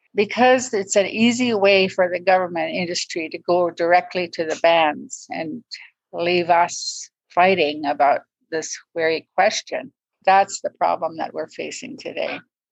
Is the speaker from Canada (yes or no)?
yes; British Columbia, Canada; I come from the Wet'suwet'en territory, which is northwest British Columbia.